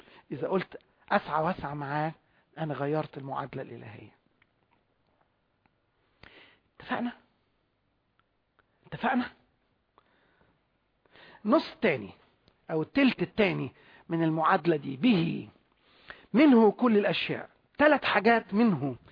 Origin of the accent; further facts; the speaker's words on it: Egypt; مش موجود عندنا في مصر.